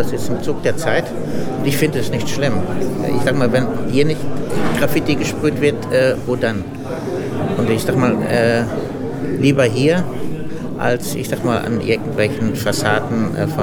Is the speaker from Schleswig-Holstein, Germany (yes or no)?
yes; Kremperheide, Schleswig-Holstein, Germany; Aus Kremperheide.